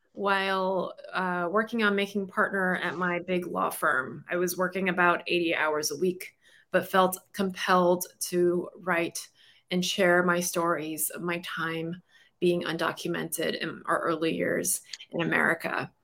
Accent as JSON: {"language": "English", "town": "Brooklyn", "region": "New York", "country": "United States", "said": "I'm a litigator. I'm from Brooklyn. I'm loud."}